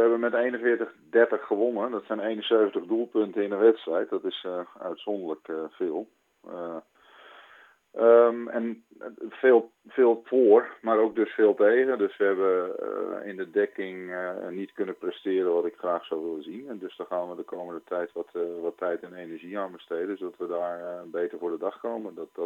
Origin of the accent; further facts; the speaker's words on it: Amersfoort, Utrecht, Netherlands; Maar ik kom uit Amersfoort. Ik heb ook enige vorm van nuchterheid.